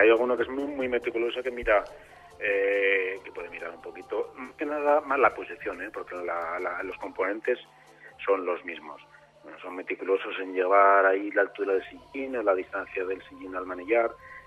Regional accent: Biescas, Aragon, Spain; now in Alfafar, Spain; Estoy en Alfafar, pero por culpa de mi mujer, porque yo soy de Viescas y quiero mucho Viescas

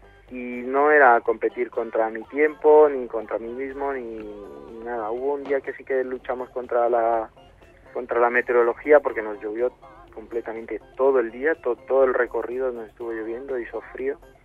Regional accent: Honduras; born there; yo nací en Honduras, bueno, no teníamos muchos medios

